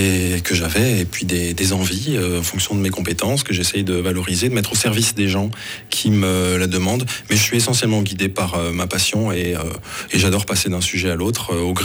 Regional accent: France; Donc en tant que Français, je considère que l'école suisse est de loin préférable à l'école française.

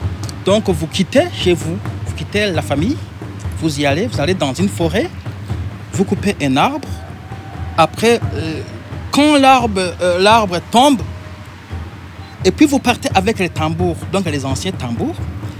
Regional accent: Burundi; Moi, en tant que Burundais, je me dis, je ne sais pas ce que serait le Burundi s'il n'y avait pas le tambour.

